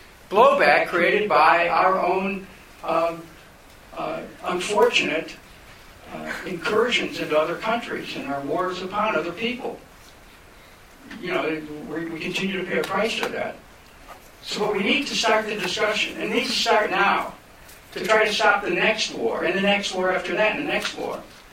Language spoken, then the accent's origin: English; Cleveland, Ohio, United States; So I'm from Cleveland, where there's a lot of European ethnics, a lot of veterans groups.